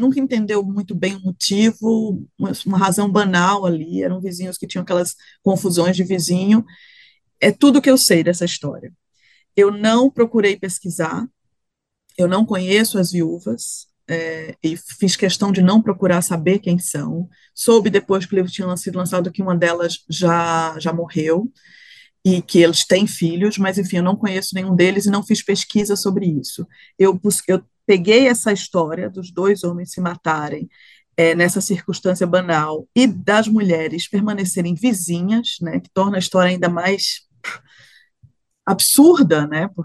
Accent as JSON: {"language": "Portuguese", "town": "Recife", "region": "Pernambuco", "country": "Brazil", "tie": "born or raised there", "said": "na vila onde eu nasci, onde eu cresci, no Recife, no IPSEP"}